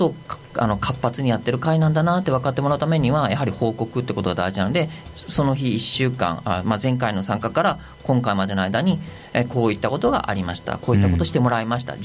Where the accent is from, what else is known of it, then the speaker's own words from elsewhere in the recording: Kagoshima, Japan; moved away as an adult; now in Fukuoka, Japan; 私は鹿児島の人間なんですよね